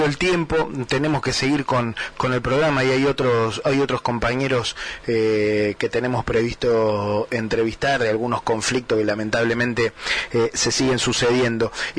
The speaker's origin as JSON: {"language": "Spanish", "region": "Buenos Aires", "country": "Argentina", "said": "Pero viste como somos los porteños, ¿no?"}